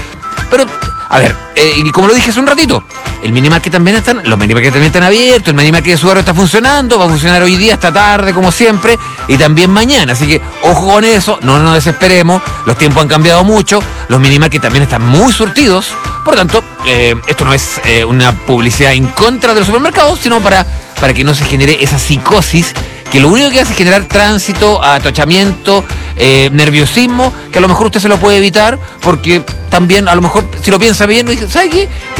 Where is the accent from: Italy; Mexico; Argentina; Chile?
Chile; Somos chilenos, Chilean Boy.